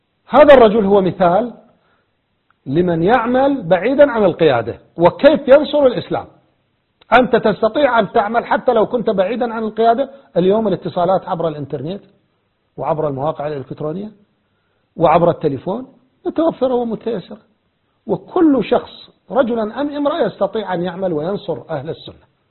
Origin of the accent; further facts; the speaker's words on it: Iraq; لكن كعراقي أخاطب العراقيين